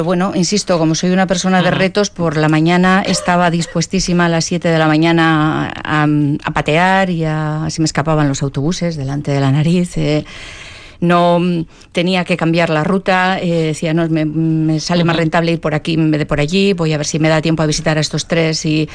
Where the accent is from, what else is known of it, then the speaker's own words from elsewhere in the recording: Eibar, Basque Country, Spain; Yo no soy de Vitoria, soy de Eibar y realmente no conocía Vitoria en esta dimensión